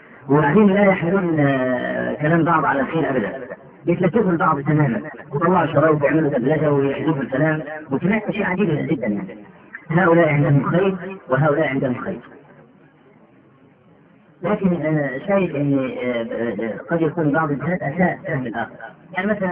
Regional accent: Egypt; يعني مثلا عندنا في مصر دخول البرلمان لا قيمة له

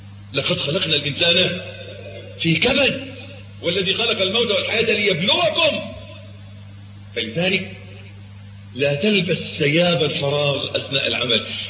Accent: Egypt; عندنا في مصر

